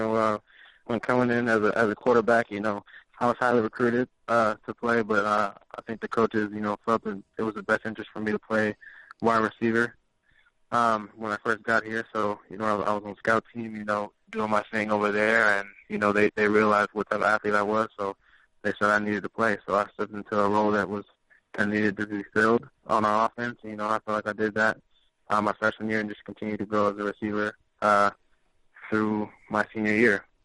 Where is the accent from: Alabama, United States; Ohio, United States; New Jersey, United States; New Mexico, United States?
New Jersey, United States; You know, I came from New Jersey, so I know all about him.